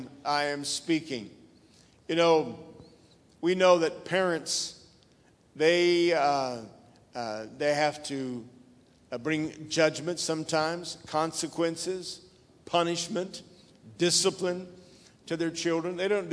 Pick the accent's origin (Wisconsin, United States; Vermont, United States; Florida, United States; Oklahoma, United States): Oklahoma, United States; Sand Springs; also born or lived in Tulsa; I was born in Tulsa, Oklahoma, raised in that city. On the west side, Sand Springs was the name of the town that I was raised in, just about 6 miles out of town.